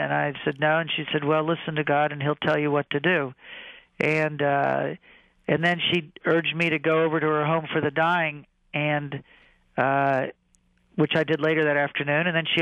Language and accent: English; Jacksonville, Florida, United States; We grew up in Jacksonville, Florida, and attended Assumption Grade School and Bishop Kenny High School. And so we had, I pretty much was a Jacksonville, Florida product until going to Florida State.